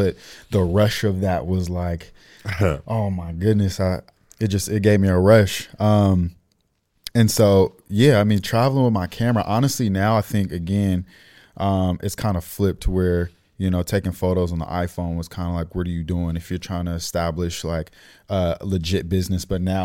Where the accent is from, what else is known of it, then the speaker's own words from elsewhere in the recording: United States; So the fact that I was from the States, he's like, you know, asking me a million questions about different artists